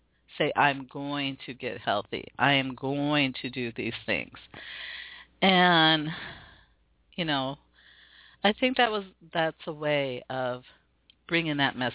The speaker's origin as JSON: {"language": "English", "town": "Seattle", "region": "Washington", "country": "United States", "tie": "born or raised there", "said": "I want to be instrumental in making some things happen right here in my hometown, because I do recognize the talents. And there are people reaching out to me. Man, this past week, I've had 3 people reach out to me about wanting to come to Seattle"}